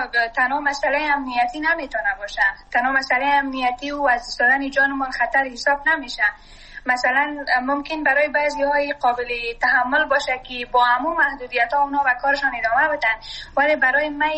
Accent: Afghanistan; من سرمایه وطن هستم، من اونجا درس خواندم،

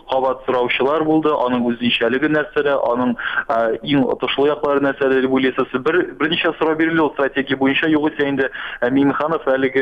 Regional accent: Naberezhnye Chelny, Tatarstan, Russia; Мин үзем Чаллыдан булгач

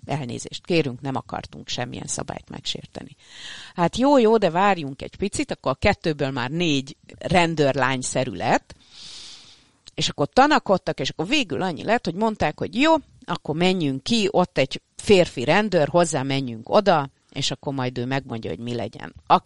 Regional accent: Hungary; és ő megkérdezte, hogy mi honnan érkeztünk. Mondtam, hogy magyarok vagyunk. Azt addigra már megtanultam, hogy azt így mondani kell hozzá, hogy az Európában van, és hogy Németországhoz közel ez

